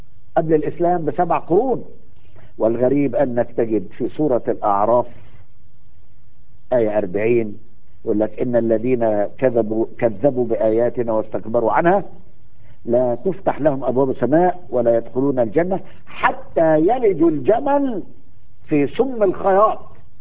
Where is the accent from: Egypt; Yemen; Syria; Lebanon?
Egypt; والقصص اللي عندنا في مصر دي